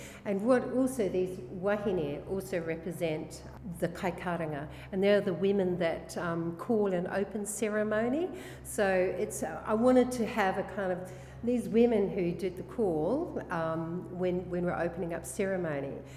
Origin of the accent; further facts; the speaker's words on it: New Zealand; I'm Māori from New Zealand.